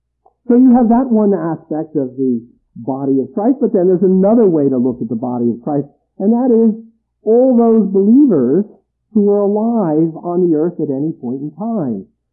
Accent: United States; I've got to admit, I'm an American, and we love teams.

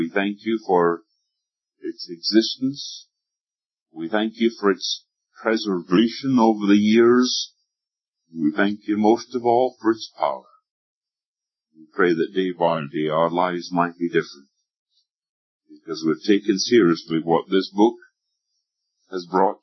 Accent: Scotland, United Kingdom; not too far from where I was born and raised in Scotland.

